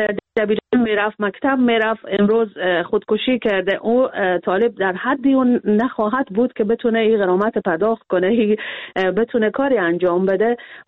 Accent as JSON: {"language": "Persian", "country": "Afghanistan", "said": "ما بالاخره از افغانستان هستیم و سنت‌های خود داریم"}